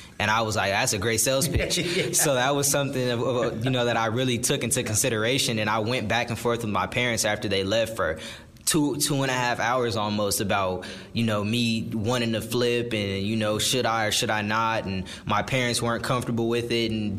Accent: West Coast, United States; I've always wanted to play in the Pac-12 growing up on the West Coast.

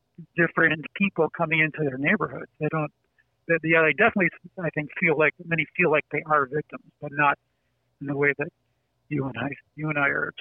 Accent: Chicago, Illinois, United States; accent: Chicago; I grew up on the West Side.

